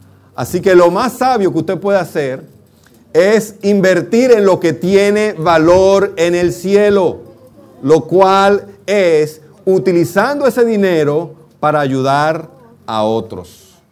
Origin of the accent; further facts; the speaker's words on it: Mexico; moved away; cuando yo vine de México, yo me recuerdo que yo compré muchos dólares y me quedé con unos cuantos pesos mexicanos en los bolsillos.